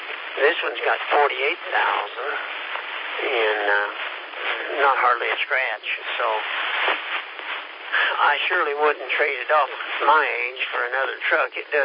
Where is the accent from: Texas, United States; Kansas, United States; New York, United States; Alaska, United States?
Kansas, United States; I said, I'm from Kansas. I'm used to that straw.